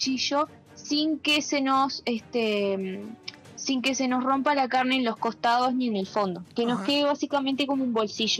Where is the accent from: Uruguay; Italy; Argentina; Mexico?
Uruguay; como bien uruguayos que somos